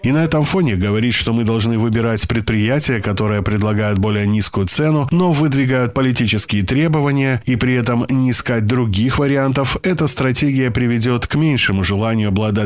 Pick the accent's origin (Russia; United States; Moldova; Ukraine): Moldova; Criuleni, Criuleni District; Совсем недавно в городе Криулень, откуда я родом, был открыт первый парк солнечных батарей